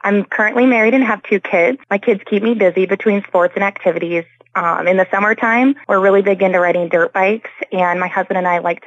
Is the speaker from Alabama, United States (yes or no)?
no; Clarion, Iowa, United States; now in Humboldt, United States; I am originally from Clarion, and family brought me to Humboldt.